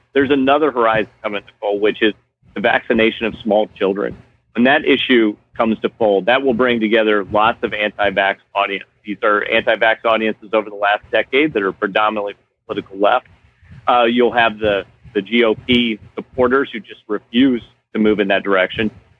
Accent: Missouri, United States; I mean, my home state of Missouri is ravaged with it right now.

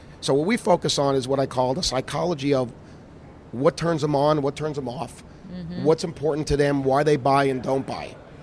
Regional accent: New York, United States; I'm a New Yorker anyway, so I can say these things

